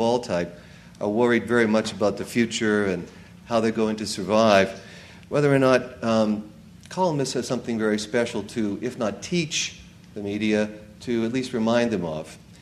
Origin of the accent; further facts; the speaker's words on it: Boston, Massachusetts, United States; I am from Boston myself, and I tell everyone that it's hard to tell. Perhaps you can hear something of the accent in my voice.